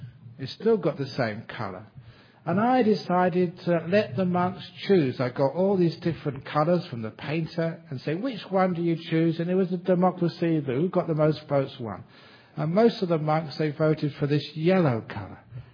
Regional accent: Acton, London, United Kingdom; born there; I always remember this because I was born in Acton.

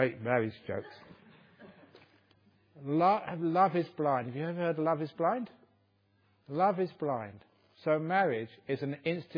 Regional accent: Acton, London, United Kingdom; I came from Acton in West London.

